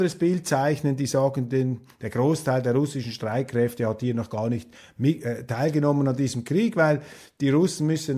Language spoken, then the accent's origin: German; Switzerland; Für mich ist das Ganze ja nicht so dramatisch als Schweizer.